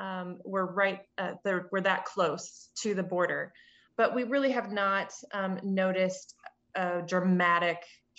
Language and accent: English; Kansas City, Missouri, United States; I am from Kansas City originally